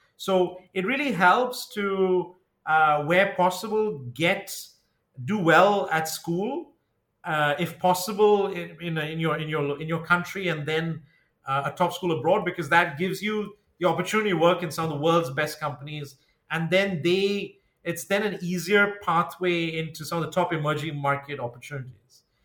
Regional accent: Zambia; also born or lived in India; I grew up in Zambia and in India

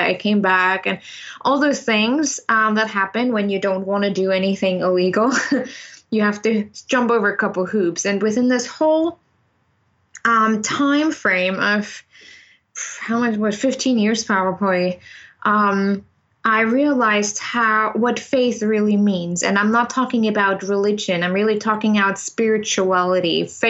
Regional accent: Germany; English is a second language; now in United States; I'm originally from Germany.

